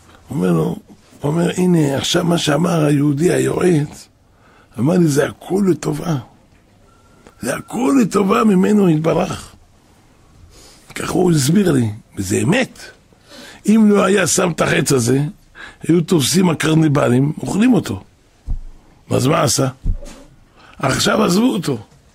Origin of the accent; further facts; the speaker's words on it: Jerusalem District, Israel; אני גדלתי פה בנהר שלום